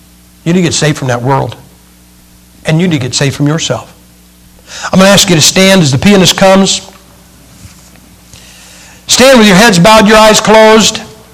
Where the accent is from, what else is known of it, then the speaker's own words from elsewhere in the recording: Massillon, Ohio, United States; that car is sitting in my hometown of Massillon, Ohio.